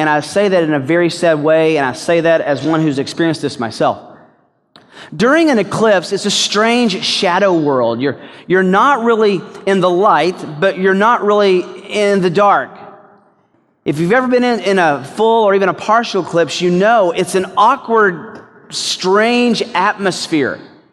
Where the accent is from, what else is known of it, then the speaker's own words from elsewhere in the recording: Chattanooga, Tennessee, United States; where I grew up in Chattanooga, Tennessee, we had a near full eclipse that came right over our area